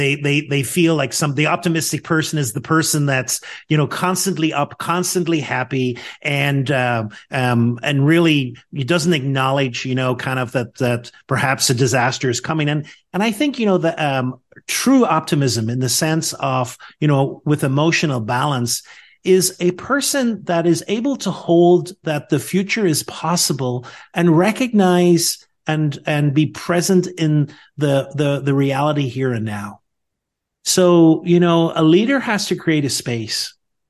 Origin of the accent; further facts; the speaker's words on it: Northern Ireland, United Kingdom; I think I got that from growing up in Northern Ireland.